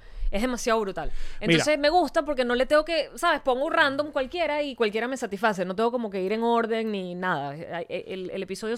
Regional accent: Venezuela; Sí, tenemos las mismas referencias de vida, somos venezolanos

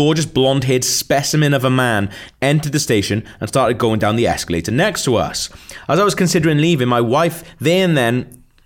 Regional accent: Wales, United Kingdom; I'm from Wales.

